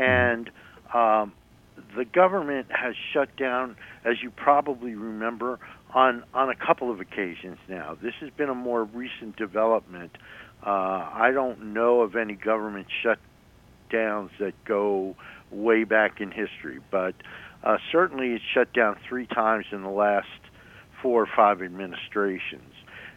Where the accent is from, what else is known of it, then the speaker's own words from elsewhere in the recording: District of Columbia, United States; I'm not from a state. I'm from the District of Columbia.